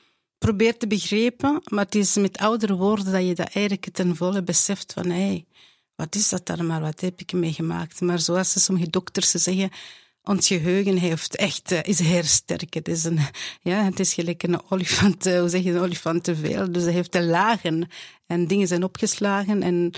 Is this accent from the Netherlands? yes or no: no; Rwanda; moved away; En dus mijn laatste dag was eigenlijk een pasdag dat we vertrokken zijn uit bij ons thuis in Rwanda.